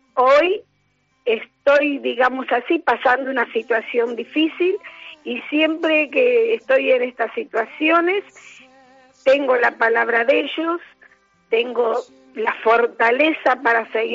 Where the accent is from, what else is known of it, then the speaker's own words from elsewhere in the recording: Argentina; moved away as an adult; now in Spain; tengo 78 años y soy argentina, tengo mi familia allá.